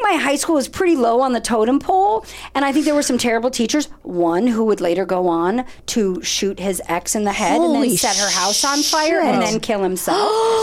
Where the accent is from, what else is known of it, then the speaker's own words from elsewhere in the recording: Ohio, United States; I'm from Ohio.